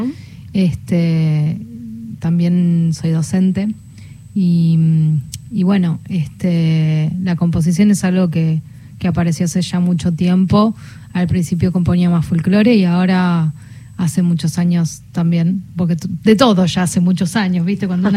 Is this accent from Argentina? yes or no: yes; Buenos Aires, Argentina; Nosotras venimos de las Islas del Delta